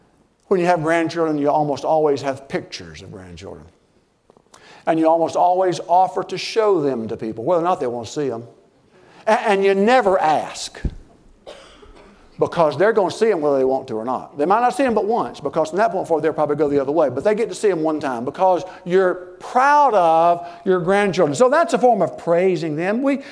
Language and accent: English; United States; I'm American through and through.